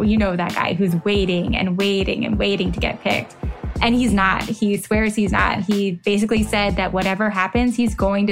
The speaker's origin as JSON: {"language": "English", "town": "Philadelphia", "region": "Pennsylvania", "country": "United States", "tie": "born or raised there", "said": "whether it's my hometown of Philly or another altogether that gets him"}